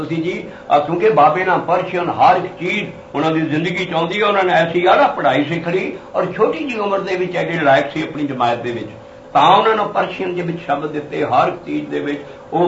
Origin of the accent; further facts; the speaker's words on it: Punjab, India; ਉਹ ਬੇਈ 30 ਮੀਲ up stream ਤੇ ਮੇਰਾ ਪਿੰਡ ਹੈ, ਉੱਥੇ ਸਿਰਫ 30 ਮੀਲ ਦੇ ਉੱਤੇ ਮੇਰੇ ਉਹ ਬੇਈ ਮੇਰੇ ਪਿੰਡ ਦੇ ਐਨ ਵਿੱਚ ਦੀ ਜਾਂਦੀ ਹੈ।